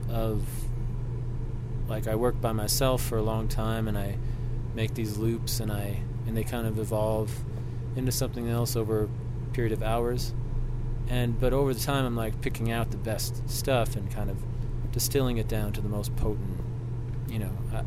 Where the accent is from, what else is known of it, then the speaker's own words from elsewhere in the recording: Illinois, United States; Well, my family comes from farm country, Western Illinois, Iowa. My dad's from Iowa, and my mom's family's from Western Illinois, and my folks have had a farm for most of my life in Western